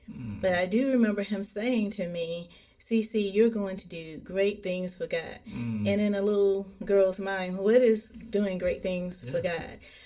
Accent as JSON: {"language": "English", "town": "Birmingham", "region": "Alabama", "country": "United States", "tie": "born there", "said": "I was born in Birmingham, Alabama, and I'm a fourth-generation Baptist."}